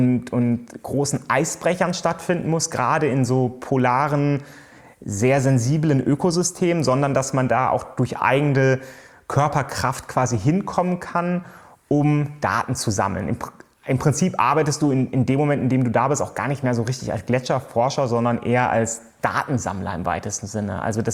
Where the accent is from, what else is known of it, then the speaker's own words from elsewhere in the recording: Germany; also ich als Deutsche